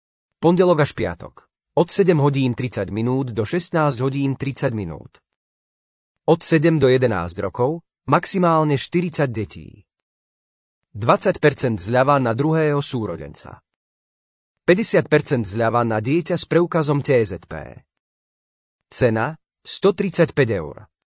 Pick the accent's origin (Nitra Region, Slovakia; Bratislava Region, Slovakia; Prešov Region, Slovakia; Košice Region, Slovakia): Prešov Region, Slovakia; Levoča; Moje rodné mesto dnes žije svojím moderným rytmom a aj so svojou históriou patrí ku klenotom Slovenska.